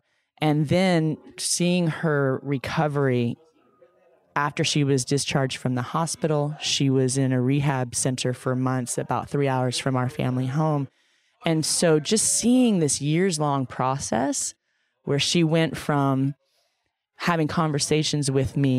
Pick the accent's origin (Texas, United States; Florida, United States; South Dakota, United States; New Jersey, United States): Texas, United States; also born or lived in Chicago / California; And so after 5.5 years, and I was in Chicago, I'm from Texas originally, it's cold.